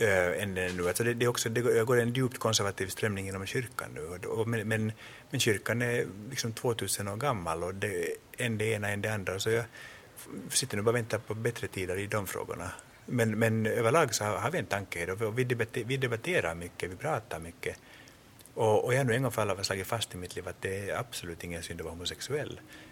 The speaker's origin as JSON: {"language": "Swedish", "country": "Finland", "tie": "born or raised there", "also_born_or_lived": "United States", "said": "Och sen flyttade vi till Finland och där finns det bara ortodoxa och lutheraner. Och min familj var lutheraner"}